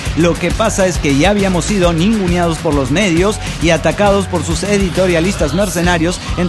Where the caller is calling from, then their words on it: Monterrey, Nuevo León, Mexico; de Monterrey, Nuevo León, México.